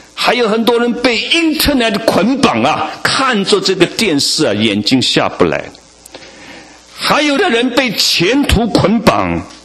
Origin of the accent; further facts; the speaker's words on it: Shanghai, China; 作为一个上海人，我感到惭愧。